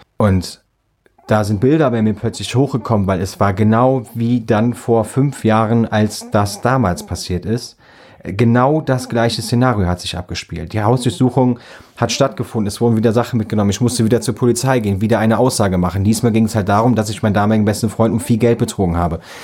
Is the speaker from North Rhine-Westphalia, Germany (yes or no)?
no; Büchel, Rhineland-Palatinate, Germany; Gut, wer jetzt Büchel kennt, weiß auch, wo ich herkomme.